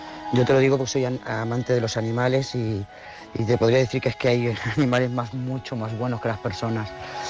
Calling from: Lloret de Mar, Catalonia, Spain; de Lloret de Mar.

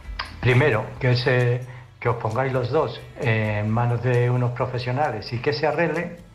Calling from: Illescas, Castilla-La Mancha, Spain; de Illescas, Toledo.

